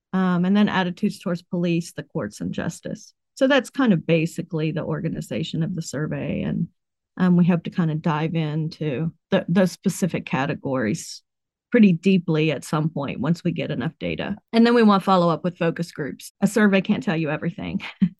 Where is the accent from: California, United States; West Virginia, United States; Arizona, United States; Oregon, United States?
West Virginia, United States; Now it does. I grew up in West Virginia and so the opioid epidemic, but not while I was growing up. No.